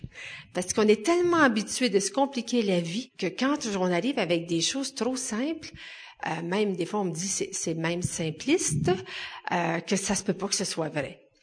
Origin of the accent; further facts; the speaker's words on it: Quebec, Canada; parce que je suis québécoise, ça y fait beaucoup.